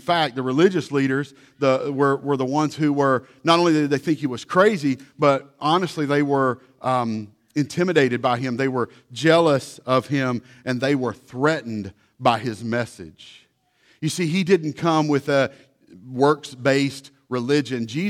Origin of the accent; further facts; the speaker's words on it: Hurley, United States; We grew up in Hurley. We started driving at the age of 12, I think, you know.